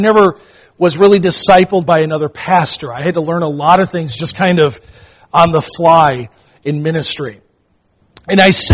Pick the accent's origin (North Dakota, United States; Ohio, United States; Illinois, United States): Illinois, United States; Chicago; And growing up in Chicago, it's just in my DNA to be a fan of the Chicago Cubs.